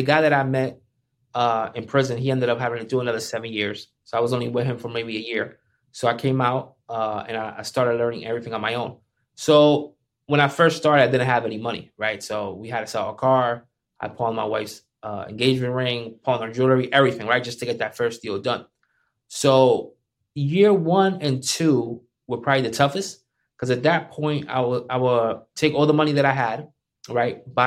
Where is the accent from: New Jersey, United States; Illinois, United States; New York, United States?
New Jersey, United States; Paterson; He's the one that discovered … in Patterson. I'm from Patterson.